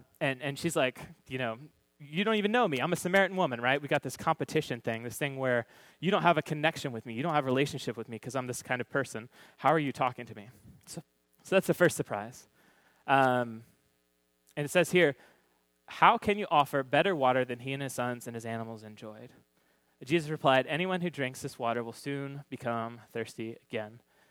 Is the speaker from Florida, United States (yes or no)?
yes; Orlando, Florida, United States; the Magic's my team. This is my hometown.